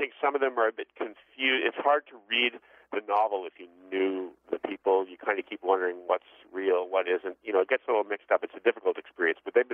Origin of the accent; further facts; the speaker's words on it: Canada; as a Canadian, it's a good idea for me to publish my books first in Canada.